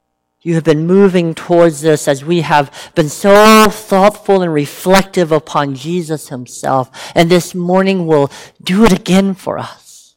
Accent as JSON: {"language": "English", "region": "the South", "country": "United States", "tie": "born or raised there", "said": "Yeah, growing up in the South, these types of sayings, proverbs, if you will"}